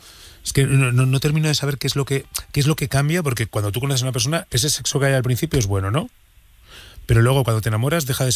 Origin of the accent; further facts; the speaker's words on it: Burgos, Castile and León, Spain; está una parte de ella grabada en mi tierra, en Burgos